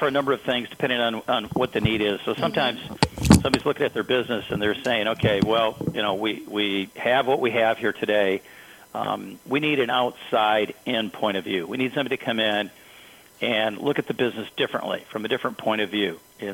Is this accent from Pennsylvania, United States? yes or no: no; Grand Rapids, Michigan, United States; So my background is interesting. I grew up in Grand Rapids, Michigan.